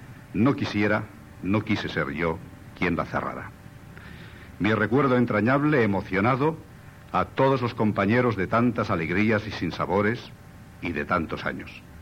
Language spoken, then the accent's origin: Spanish; Barcelona, Catalonia, Spain; para nosotros, los catalanes, los barcelonesas